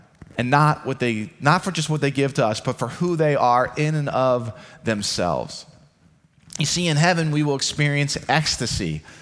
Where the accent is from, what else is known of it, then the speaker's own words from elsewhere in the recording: Philadelphia, Pennsylvania, United States; now in Baltimore, United States; I love being from Philadelphia. It'll always be my hometown. I love the city of Baltimore. It is my adopted hometown.